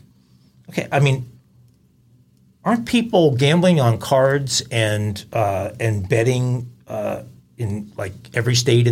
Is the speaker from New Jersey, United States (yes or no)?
no; Babylon, New York, United States; born there; They didn't have that when I was born in Babylon.